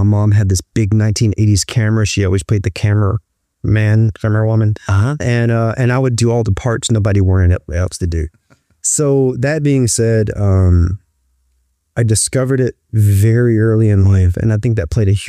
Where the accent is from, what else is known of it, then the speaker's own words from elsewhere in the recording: Talladega, Alabama, United States; I'm from Talladega.